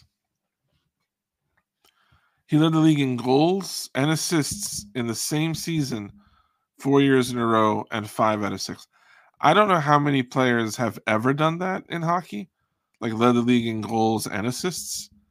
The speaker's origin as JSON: {"language": "English", "town": "Uniondale", "region": "New York", "country": "United States", "tie": "born or raised there", "said": "Like, I grew up in Uniondale on Long Island, which is the home of the Islanders."}